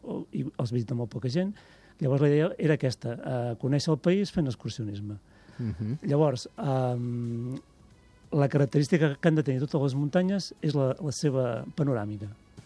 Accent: Ripoll, Catalonia, Spain; Jo soc de Ripoll.

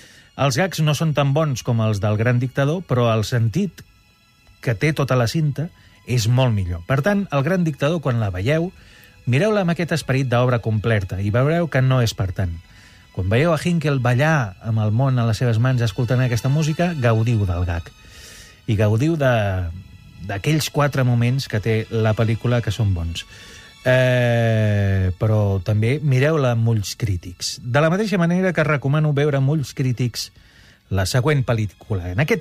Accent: Catalonia, Spain; perquè sóc català i, per tant, garrepa

